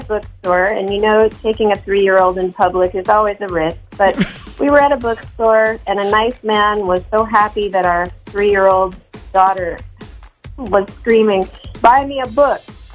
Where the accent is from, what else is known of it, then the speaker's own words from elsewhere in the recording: Cottage Grove, United States; I'm from Cottage Grove.